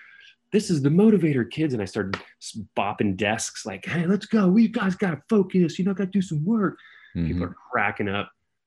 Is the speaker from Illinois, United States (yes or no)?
no; San Jose, California, United States; we're going to move back to, like, my wife's from San Diego area. I was from San Jose. So we moved back here.